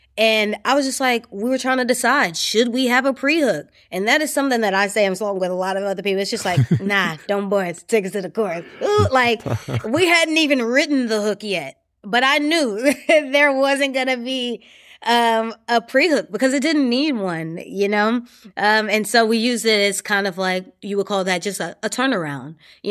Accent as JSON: {"language": "English", "region": "the South", "country": "United States", "said": "And, you know, I'm from the South. My mom is from New Orleans."}